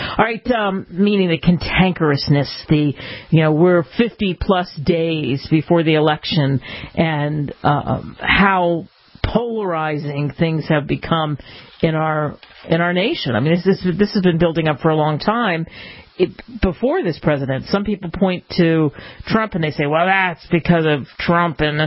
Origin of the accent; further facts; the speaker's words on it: New Jersey, United States; I am a big … fan, and of course I am because I grew up in New Jersey.